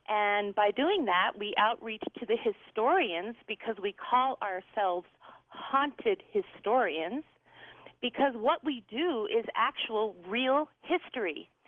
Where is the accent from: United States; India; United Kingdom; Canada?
United States; Colorado; I'm actually from Colorado, and I'd come out on vacation